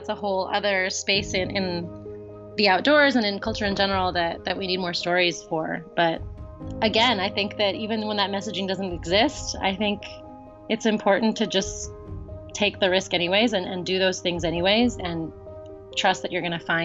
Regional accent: Florida, United States; So it is normalized here in a way that I didn't experience in the town I grew up in Florida.

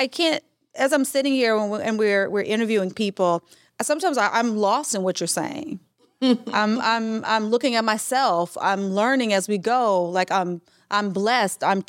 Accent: Mississippi, United States; You know, I'm from Mississippi. We're very conservative. I have 8 brothers.

